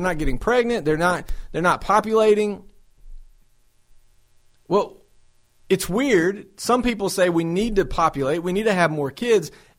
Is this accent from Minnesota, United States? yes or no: no; Tennessee, United States; now in Knoxville, United States; My hometown in Marshall County in Tennessee, there's a pregnancy center in Lewisburg